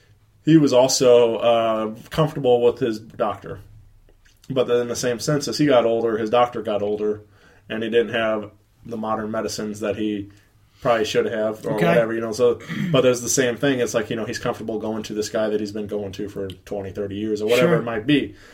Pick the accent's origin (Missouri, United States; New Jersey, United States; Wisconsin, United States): Missouri, United States; Wentzville; yeah, I mentioned a lot that I'm from Wentzville.